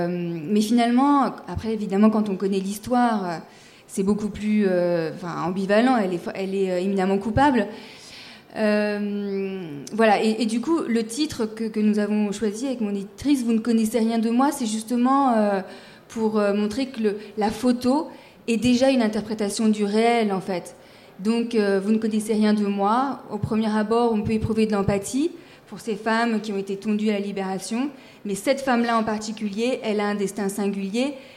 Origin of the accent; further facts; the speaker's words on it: Chartres, Centre-Val de Loire, France; born there; je suis née à Chartres et je la connais depuis toujours.